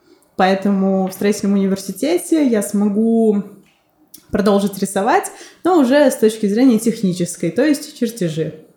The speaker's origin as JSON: {"language": "Russian", "town": "Syzran", "region": "Samara Oblast", "country": "Russia", "tie": "born or raised there", "said": "в своем родном городе я из Сызрани, который стоит на реке Волга, прекрасная река."}